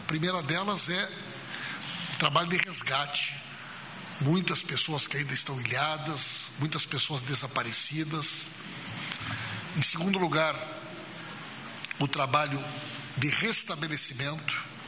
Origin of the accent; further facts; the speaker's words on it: Rio Grande do Sul, Brazil; eu particularmente como gaúcho